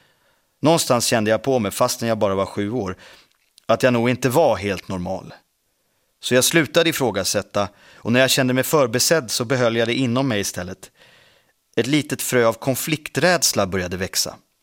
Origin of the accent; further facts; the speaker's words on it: Lidingö, Stockholm County, Sweden; under min uppväxt på Lidingö.